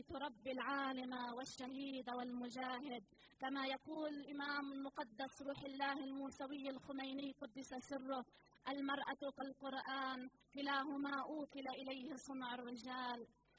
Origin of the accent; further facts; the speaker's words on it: Lebanon; ونشكر الله أنا والوفد المرافق من لبنان